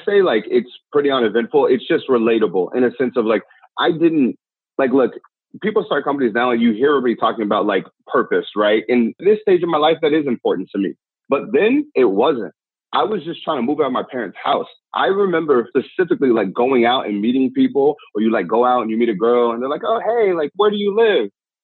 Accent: San Diego, California, United States; Born and raised in San Diego. Both my parents grew up on welfare.

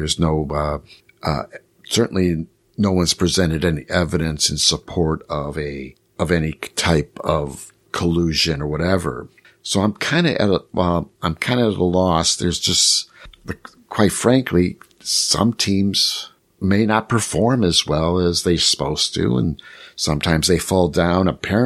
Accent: Chicago, Illinois, United States; I'm from Chicago. It took us 100 years to get the Cubs to the World Series.

